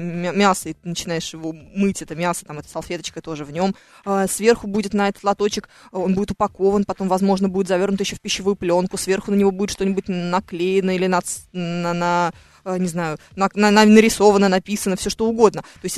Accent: Mytishchi, Moscow Oblast, Russia; я тоже сам из Мытищ

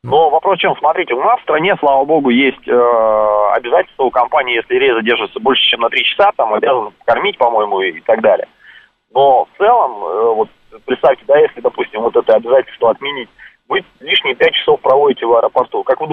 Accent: Far East, Russia; Я родом с Дальнего Востока, да, вот, уже говорил, до этого общались.

